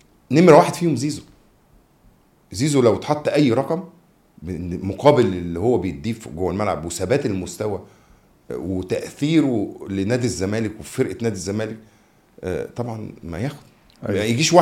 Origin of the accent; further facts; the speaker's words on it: Egypt; ما فيش في الكوره اللي عندنا في مصر